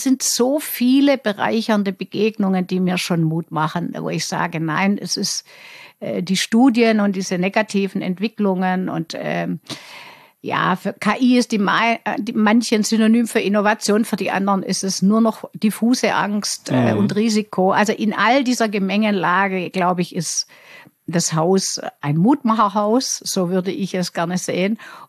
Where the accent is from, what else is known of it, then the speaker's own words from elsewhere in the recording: Baden-Württemberg, Germany; accent: Swabian; Wie man unschwer hört, bin ich ja Schwäbin und überzeugte Schwäbin.